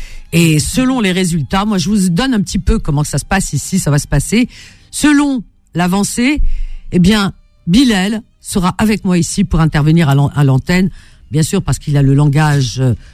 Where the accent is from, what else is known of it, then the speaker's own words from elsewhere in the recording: France; je suis française et aussi par le cœur marocaine, puisque maghrébine.